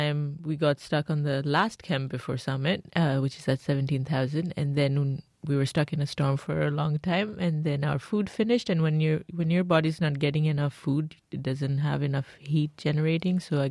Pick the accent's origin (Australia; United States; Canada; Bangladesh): Bangladesh; English is a second language; And I grew up in Bangladesh, and just given that it's a very predominantly Muslim society and very patriarchal